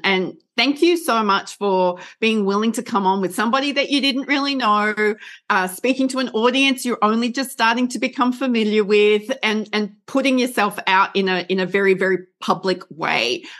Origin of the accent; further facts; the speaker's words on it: Ireland; Yep. I'm Irish.